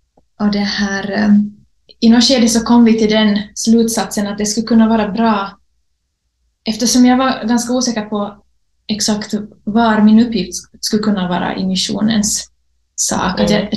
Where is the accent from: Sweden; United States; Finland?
Finland; Vaasa, Ostrobothnia; och jag är född och uppvuxen i Vasa.